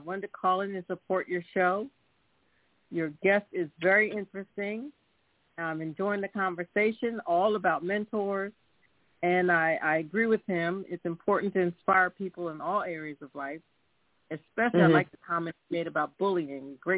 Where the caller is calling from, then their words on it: Philadelphia, Pennsylvania, United States; calling from Philadelphia.